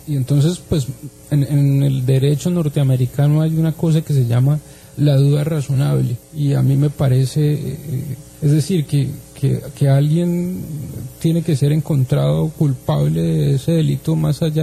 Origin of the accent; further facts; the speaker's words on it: Colombia; como la mayoría de los colombianos quisiera saber qué fue lo que pasó en el Palacio de Justicia